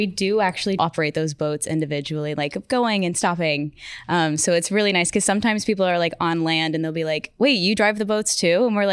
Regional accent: Nolensville, Tennessee, United States; I am from Nolensville, Tennessee.

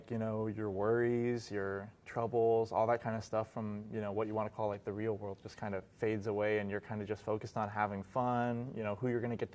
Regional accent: Phoenix, Arizona, United States; I'm 20 years old. I'm from Phoenix, Arizona.

